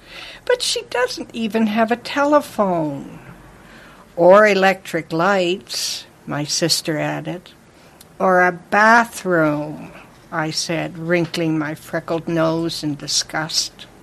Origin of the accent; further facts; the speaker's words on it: Windsor, Nova Scotia, Canada; Well, in a rural community at the head of the Annapolis Valley, a very agricultural village.